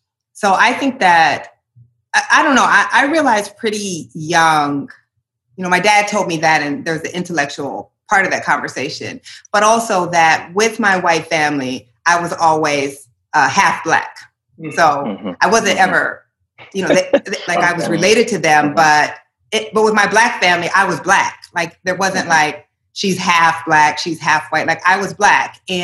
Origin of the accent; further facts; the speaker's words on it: Iowa, United States; now in Portland, United States; I told myself after growing up in Iowa that I would never live in a city that white again. And then, you know, somehow ended up in Portland.